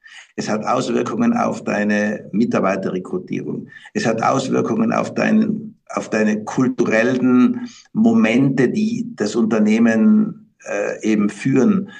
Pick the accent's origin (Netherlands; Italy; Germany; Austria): Italy; Trentino-Alto Adige; Als dann dieser Anruf aus meiner Heimatstadt Südtirol kam